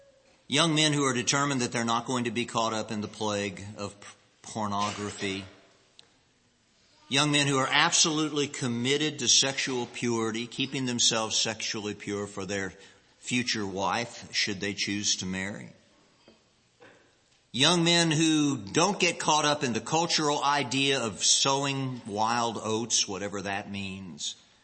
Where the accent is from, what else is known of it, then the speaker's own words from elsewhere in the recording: Kokomo, Indiana, United States; In the church in which I grew up in Kokomo